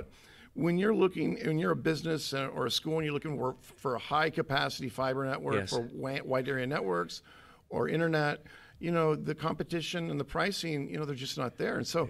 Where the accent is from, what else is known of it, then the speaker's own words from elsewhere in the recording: Coeur d'Alene, Idaho, United States; also born or lived in Spokane; I grew up in Coeur d'Alene. I lived in Spokane a lot of my life